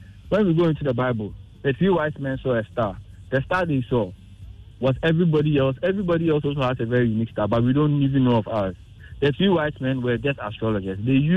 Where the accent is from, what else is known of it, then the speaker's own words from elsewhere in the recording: Ghana; Ghana. When I was growing up, Nana, there were traditional rights that you need to observe. Because I grew up in the Chimabwakwa area.